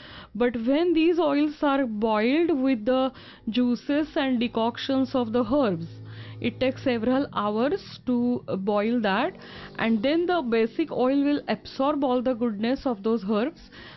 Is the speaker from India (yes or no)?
yes; India; I grew up in India, and in India the Ayurveda is blended with the festivals and daily rituals.